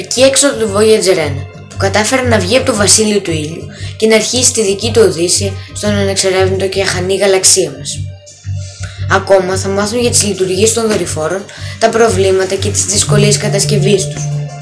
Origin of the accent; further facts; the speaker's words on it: Chios, North Aegean, Greece; moved away as an adult; now in United States; Γεννήθηκα και μεγάλωσα στη Χίο. Σπούδασα στην Αμερική φυσικός